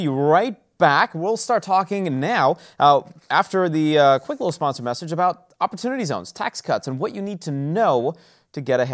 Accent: Kalamazoo, Michigan, United States; My hometown, well, my hometown's Kalamazoo, but my home state of Michigan, Detroit, Michigan, made that list.

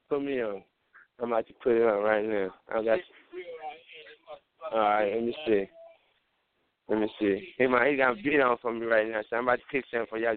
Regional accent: East Palo Alto, California, United States; I'm from Northern California, the Bay Area, East Palo Alto

